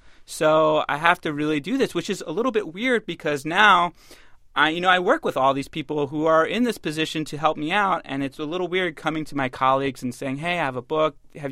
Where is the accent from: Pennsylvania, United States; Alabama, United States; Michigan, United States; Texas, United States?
Pennsylvania, United States; Philadelphia; I have 4 coming up, 2 here in D.C. and 2 in Philadelphia, my hometown.